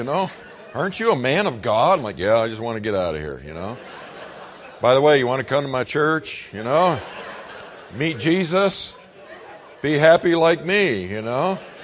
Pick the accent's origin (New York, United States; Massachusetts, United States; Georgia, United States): New York, United States; Buffalo; I grew up in the Buffalo, New York area. It's like, oh, it's 3 feet of snow again.